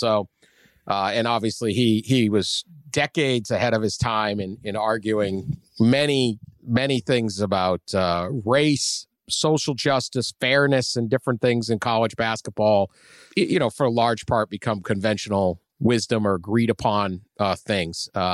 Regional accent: Boston, Massachusetts, United States; The Big East at when I was growing up in Boston, I mean, it was practically as big as the NBA.

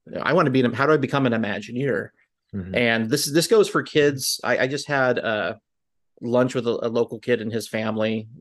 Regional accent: Santa Clarita, California, United States; I grew up in Southern California before my parents divorced, and when I was in about seventh grade. Mm-hmm. We lived in Santa Clarita, so the Valencia area, also of Magic Mountain fame.

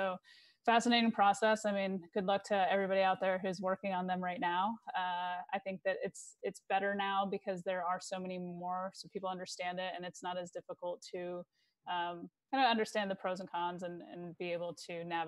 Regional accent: Ohio, United States; I grew up in Ohio and my mom kept trying to find alternative treatments to make him more comfortable

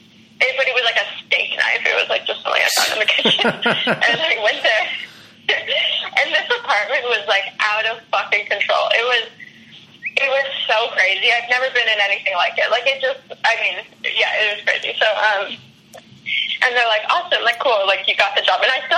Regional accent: Canada; But I'm Canadian, so I was like, I couldn't really work

